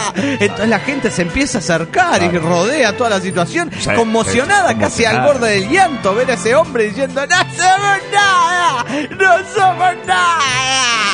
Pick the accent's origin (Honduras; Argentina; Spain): Argentina; Río Grande, Tierra del Fuego; de Río Grande, Tierra del Fuego, Argentina.